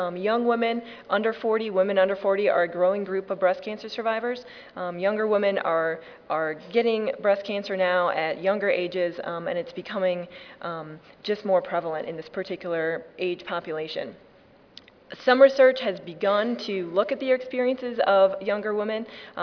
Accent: Tennessee, United States; I am from East Tennessee.

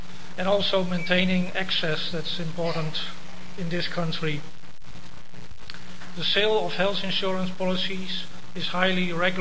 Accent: Netherlands; English is a second language; from the Netherlands.

